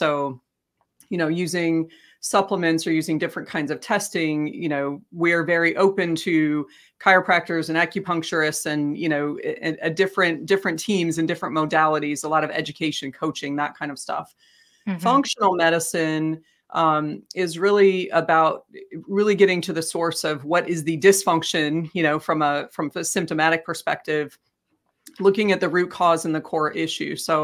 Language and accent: English; Boulder, Colorado, United States; moved away as an adult; also born or lived in Texas; now in South Carolina, United States; No, I grew up in Boulder, Colorado, actually, and then made my way to Texas for college and medical school, and then ended up over here in South Carolina for residency.